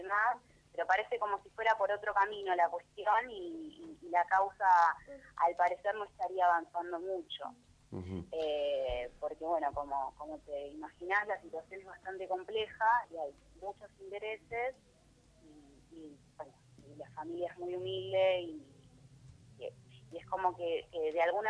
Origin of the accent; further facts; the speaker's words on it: Buenos Aires, Argentina; now in Córdoba, Argentina; yo soy de Buenos Aires y hace un año que estamos viviendo acá y la verdad que parece otro país.